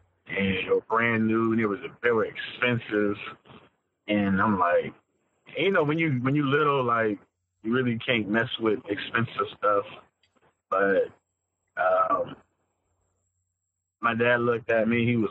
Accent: Maryland, United States; he started this church just when I was living in Maryland. I grew up in Maryland.

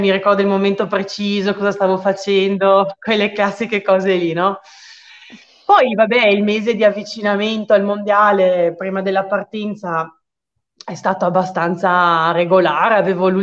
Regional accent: Verona, Veneto, Italy; io sono di Verona, ho appena fatto 33 anni

